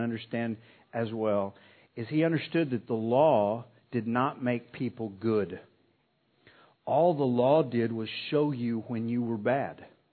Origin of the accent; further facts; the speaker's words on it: New Mexico, United States; moved away as an adult; now in Texas, United States; I've lived in Texas for about 3 years now. I'm an immigrant. I came from New Mexico. But I'm probably not staying.